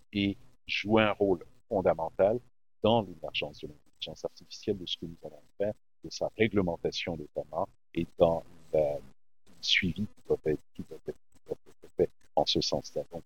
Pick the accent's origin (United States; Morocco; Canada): Canada; also born or lived in France; Je suis certes d'origine béninoise, je suis né en France et j'ai grandi au Canada.